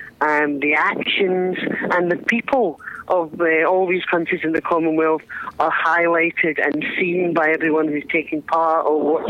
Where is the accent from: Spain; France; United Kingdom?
United Kingdom; Paisley, Scotland; with a Scotsman from my hometown, actually, of Paisley, who travelled out to Australia